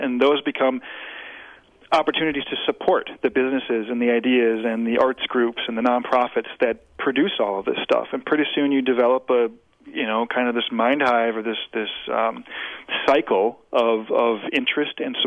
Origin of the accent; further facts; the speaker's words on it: Wisconsin, United States; We're from Wisconsin. We live here. Let's love it.